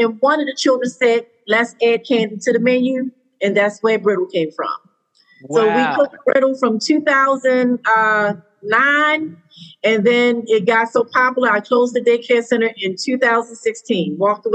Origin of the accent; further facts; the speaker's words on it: Baltimore, Maryland, United States; Right here where I live, Northeast Baltimore. I've been here like most of my adult life.